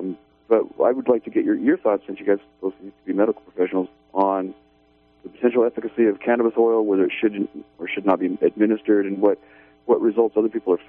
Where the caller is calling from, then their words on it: Redway, California, United States; Yeah, hi, I'm from Redway, California.